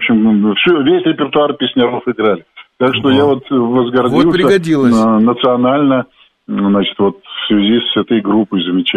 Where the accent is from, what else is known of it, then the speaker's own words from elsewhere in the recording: Belarus; Я говорю, да, белорус, он говорит, так ты знаешь белорусский? Я говорю, знаю.